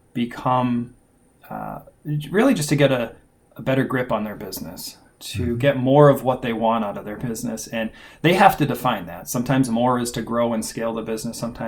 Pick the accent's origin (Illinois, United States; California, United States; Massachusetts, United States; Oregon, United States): Massachusetts, United States; Worcester was kind of a scary place because we grew up outside of Worcester.